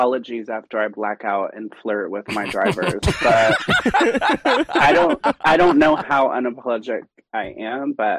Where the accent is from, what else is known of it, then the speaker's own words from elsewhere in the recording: Appalachia, United States; born there; I'm Appalachian. I'm an Appalachian cutie. I was born an hour from where … grew up. So I'm very Appalachian pretty girl.